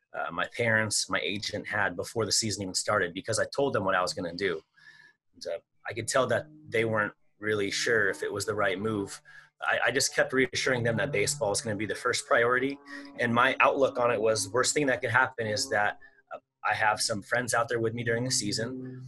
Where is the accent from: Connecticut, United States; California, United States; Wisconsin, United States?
California, United States; Being in California, growing up in California and then experiencing what that's like there with Southern hospitality, it's strikingly different.